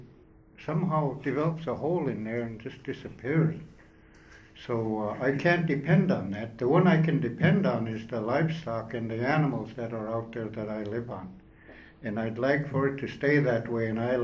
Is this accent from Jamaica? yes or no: no; Akiak, Alaska, United States; I'm from Akiak. I represent Akiak Native Community.